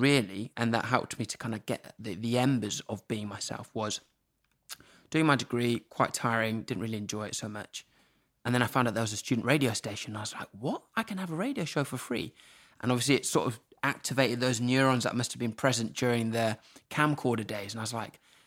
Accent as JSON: {"language": "English", "town": "Norwich", "region": "East of England", "country": "United Kingdom", "tie": "born or raised there", "said": "If I grew up in London, I would meet all kinds of people by the time I was 18. But in Norwich, I've met a very specific type of person."}